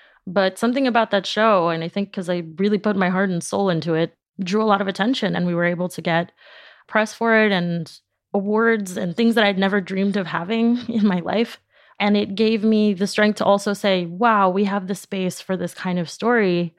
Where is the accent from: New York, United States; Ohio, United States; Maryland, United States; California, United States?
New York, United States; New York City; born there; first language Spanish; English is a second language; Spanish was my first language. Even though I was born in New York, my parents spoke to me in Spanish growing up.